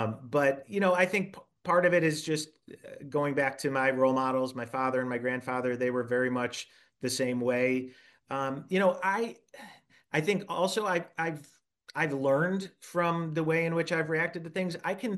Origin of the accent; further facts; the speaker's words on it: Syracuse, New York, United States; growing up in Syracuse, you're familiar with the history of most people are familiar with the history of the Erie Canal.